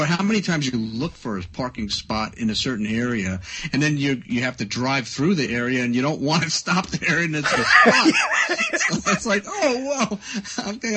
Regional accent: Brooklyn, New York, United States; I probably, you know that because I'm from Brooklyn, I often put ketchup on my scrambled eggs.

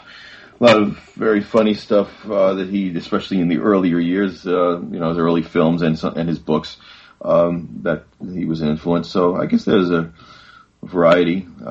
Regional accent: Little Neck, New York, United States; now in Great Neck, United States; Near where I live now. I grew up in Little Neck, Queens. Mm. It's on the border of Long Island, if people are familiar with the New York area.

